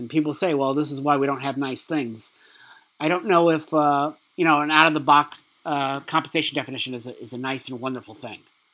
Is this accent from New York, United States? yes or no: yes; Brooklyn, New York, United States; Back as a kid growing up in Brooklyn, there's certain places you wouldn't want to go out at night.